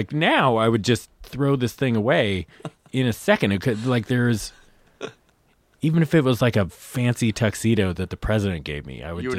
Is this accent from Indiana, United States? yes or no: no; California, United States; No, I was outside San Francisco.